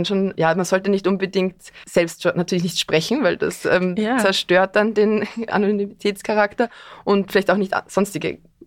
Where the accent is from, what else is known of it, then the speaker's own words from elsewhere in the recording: Tulbing, Lower Austria, Austria; aber ich komme aus Tulbing und habe zwar auch in Wien studiert und dann auch in Köln